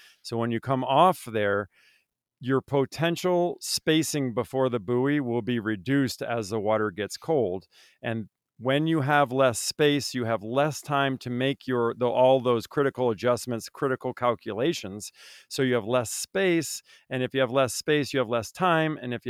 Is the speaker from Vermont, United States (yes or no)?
yes; Vermont, United States; I grew up in Vermont, we would break ice to go free ski in the middle of the lake.